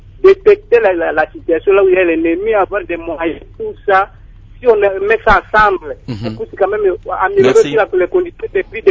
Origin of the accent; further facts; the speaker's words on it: DR Congo; le Congo restera toujours mon pays d'origine.